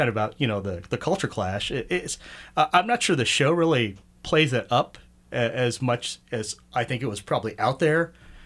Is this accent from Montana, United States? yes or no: no; Omaha, Nebraska, United States; also born or lived in New York; I grew up in Omaha, Nebraska. I was born in New York. I lived there for about 8 months.